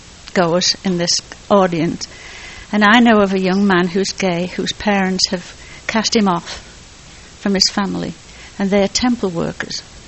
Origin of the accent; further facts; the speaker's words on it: Utah, United States; I was away from Utah for 25 years, and then I've been home 4 years